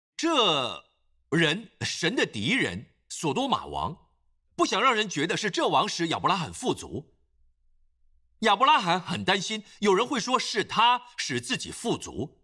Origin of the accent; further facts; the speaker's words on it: Singapore; also born or lived in Malaysia / Perak, Malaysia; 在马来西亚，我是在马来西亚出生的新加坡人，我母亲在被推进产房途中，我就出生了。